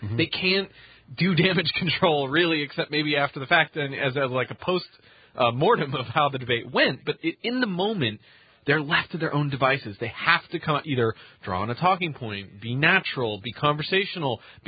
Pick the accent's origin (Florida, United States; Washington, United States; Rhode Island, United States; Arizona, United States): Washington, United States; as well as a couple other candidates, specifically de Blasio and, of course, Jay Inslee from my home state.